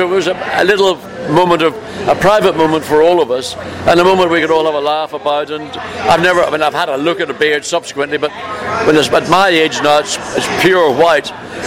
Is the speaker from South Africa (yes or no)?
no; Northern Ireland, United Kingdom; Well, I grew up in Northern Ireland